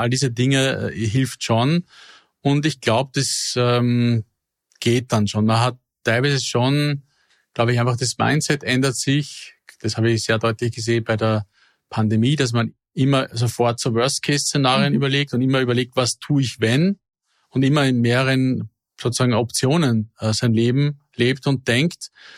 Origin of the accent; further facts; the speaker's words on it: Vienna, Austria; ich habe mit meiner Heimatstadt Wien wahrscheinlich genau das Gegenteil.